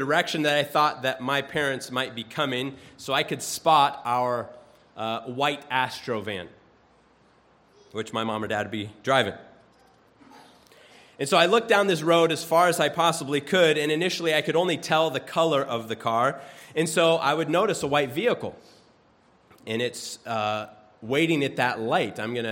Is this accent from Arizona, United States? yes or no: yes; Phoenix, Arizona, United States; different fields that were scattered far and wide across the sprawling metropolis of Phoenix, Arizona, my hometown.